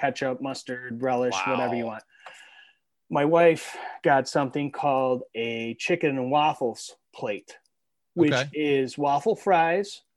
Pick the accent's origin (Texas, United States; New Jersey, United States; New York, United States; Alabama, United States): New York, United States; I grew up outside of Buffalo.